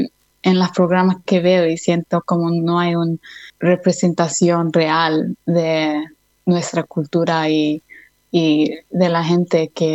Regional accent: Mount Druitt, New South Wales, Australia; porque yo crecí en Mount Druitt, aquí no hay tanta gente de Latinoamérica

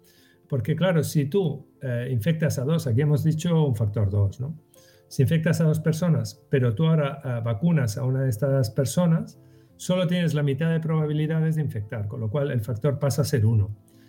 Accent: Western Sahara; also born or lived in Sahrawi refugee camps; yo soy saharaui y estuve, de pequeño estuve en los campamentos de refugiados del Sahara

